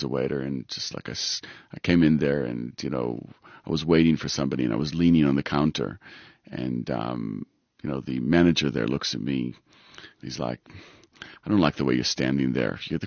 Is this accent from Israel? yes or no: yes; Israel; moved away as an adult; also born or lived in United States; now in South Africa; I was born in the States. Mm-hmm. I grew up in Israel, actually. And at the age of 20, I got to South Africa where I went to varsity.